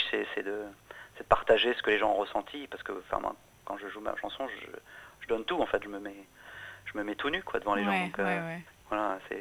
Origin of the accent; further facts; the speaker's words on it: Nantes, Pays de la Loire, France; born there; je vais sur la côte ouest, puisque je suis né à Nantes, donc voilà, j'ai quelques attaches là-bas